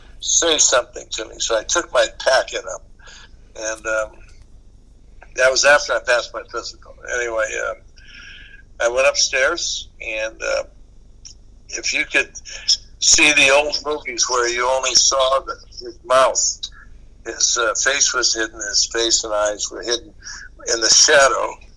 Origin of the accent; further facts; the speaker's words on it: Hawaii, United States; I was raised in Hawaii. I was born and raised in Hawaii. I was born a month before the war, November 7th, 1941.